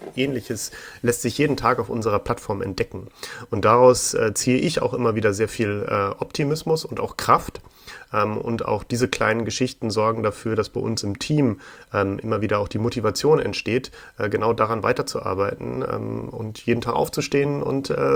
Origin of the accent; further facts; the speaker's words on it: Hamburg, Germany; born there; in Hamburg, wo ich geboren bin